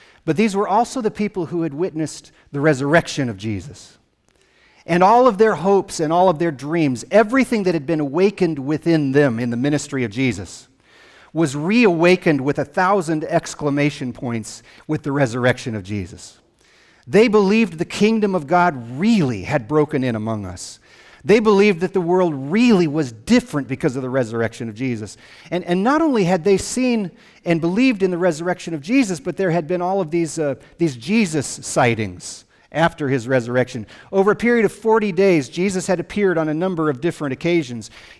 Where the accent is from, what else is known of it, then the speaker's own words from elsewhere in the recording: Wyoming, United States; being away to my home state of Wyoming, and I got to spend the week with my dad